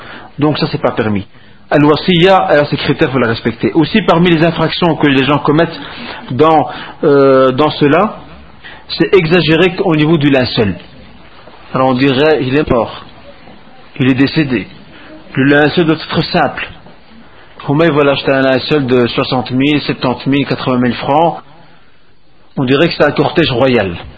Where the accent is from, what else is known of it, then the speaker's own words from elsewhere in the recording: Morocco; Donc on se réunit, ce qu'on connaît chez nous au Maroc, et ailleurs, ce qu'on appelle le tolba